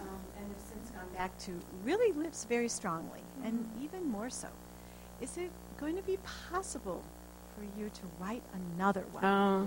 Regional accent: Toledo, Ohio, United States; Being a child growing up in Toledo, Ohio, that faced the same kind of issues, and my mother was giving these presentations to the League of Women Voters.

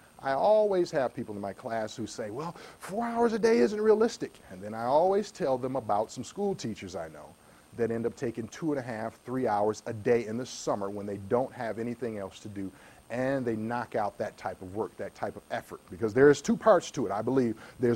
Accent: Detroit, Michigan, United States; I'm from Detroit, so the closest thing I've got to a mountain is when they tear down the building, the house next door

